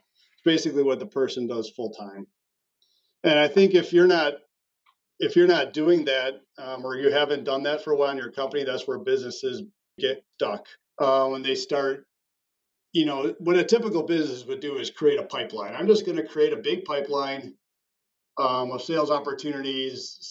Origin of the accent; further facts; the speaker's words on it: Milwaukee, Wisconsin, United States; As far as me and how I got here, I'm from Milwaukee, started in sales in 1991